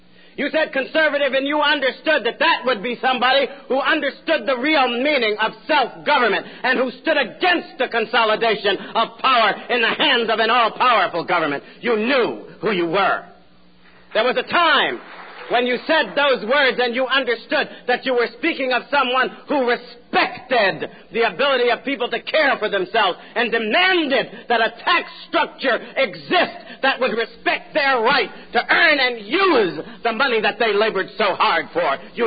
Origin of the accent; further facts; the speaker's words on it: United States; I know for certain that I am an American.